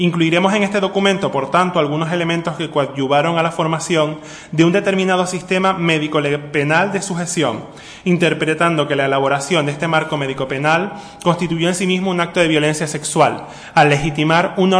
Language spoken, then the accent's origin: Spanish; Canary Islands, Spain; aunque yo soy de Canarias